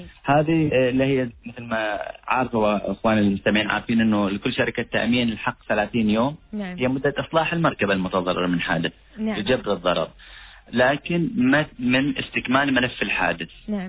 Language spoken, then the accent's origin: Arabic; Oman; عندنا في عمان